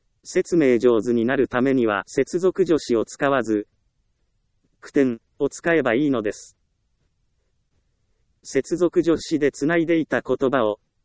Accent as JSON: {"language": "Japanese", "region": "Ehime", "country": "Japan", "said": "私は愛媛県出身ですから、みかんで有名なことを知っていますが、"}